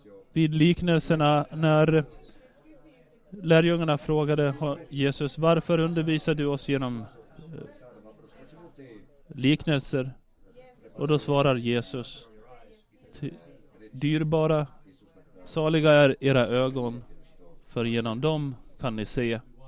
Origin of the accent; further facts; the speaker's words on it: Rovaniemi, Lapland, Finland; Vi hade där hemma i Rovaniemi en vandringsvän